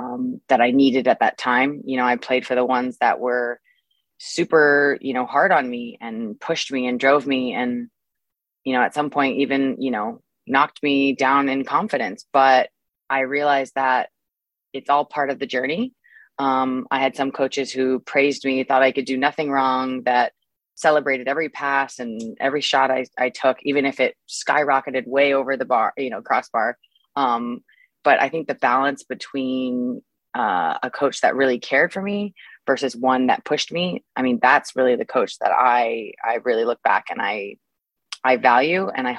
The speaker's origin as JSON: {"language": "English", "region": "California", "country": "United States", "tie": "born or raised there", "said": "There are two actually California teams that are nearby my hometown, and I really, really wanted to play on one of those teams."}